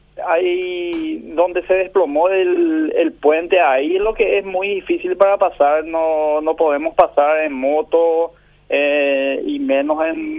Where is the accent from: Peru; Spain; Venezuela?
Peru; Poroto, La Libertad; Yo soy de esa comunidad, soy de Poroto, nacido, criado y malcriado en Poroto.